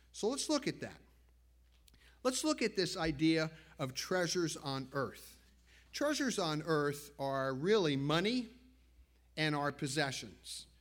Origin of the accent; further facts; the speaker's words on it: Teaneck, New Jersey, United States; I was texting back and forth about the home that I grew up in Teaneck